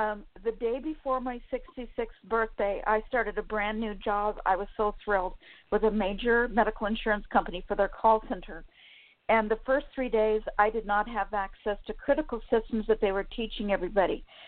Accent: Oakland, California, United States; born there; I was born in Oakland, California.

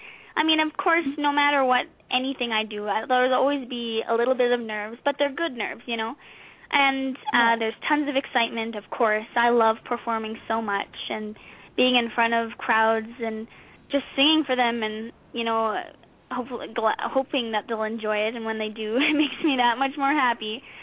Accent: Canada; since I'm Canadian, some Canadian artists that I really look up

